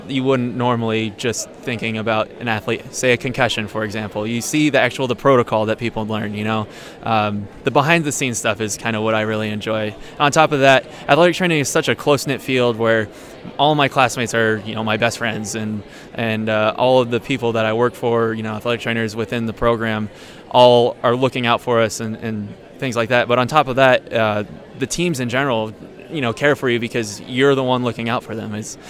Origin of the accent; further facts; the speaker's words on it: Washington, United States; also born or lived in Whidbey Island / San Diego; So I'm kind of from everywhere in Washington. I grew up in the Yakima Valley, and then I moved to Whidbey Island, and that's where I graduated high school from Oak Harbor High School.